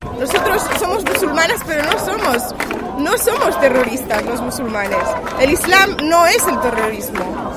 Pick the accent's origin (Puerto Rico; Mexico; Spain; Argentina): Spain; Barcelona, Catalonia; nosotras somos musulmanas y somos de Barcelona, de toda la vida